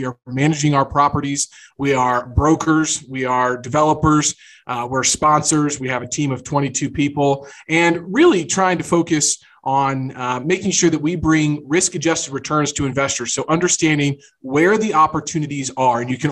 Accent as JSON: {"language": "English", "town": "Jefferson City", "region": "Missouri", "country": "United States", "tie": "born or raised there", "said": "I grew up in Jefferson City, Missouri, and that's the capital of Missouri for folks that don't know."}